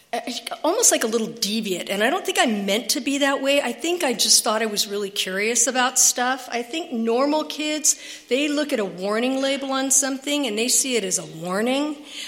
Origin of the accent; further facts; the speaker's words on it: Escondido, California, United States; I'm from Escondido, like really from Escondido. I was born there, raised there, and have tried to escape twice, and I keep having to come back because Escondido sucks.